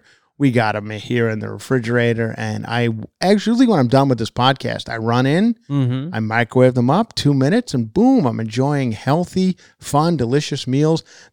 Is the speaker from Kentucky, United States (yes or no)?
no; Ronkonkoma, New York, United States; Some sad news from my hometown of Ronkonkoma.